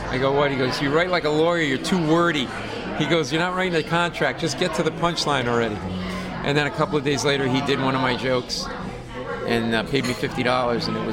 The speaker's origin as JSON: {"language": "English", "region": "Rhode Island", "country": "United States", "tie": "born or raised there", "said": "We grew up in Rhode Island."}